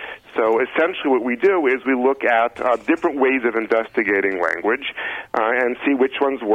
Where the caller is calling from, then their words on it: New York, United States; I'm calling in from New York.